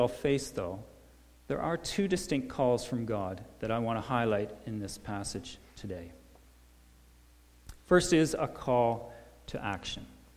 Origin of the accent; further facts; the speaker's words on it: Niagara-on-the-Lake, Ontario, Canada; In my hometown, I grew up near Niagara-on-the-Lake